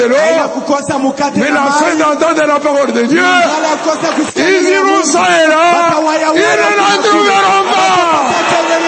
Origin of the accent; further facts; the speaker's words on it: Mbuji-Mayi, Kasaï-Oriental, DR Congo; Chez moi, en Bujimaï, pour qu'on n'oublie pas, je dis à tout le monde de faire ça.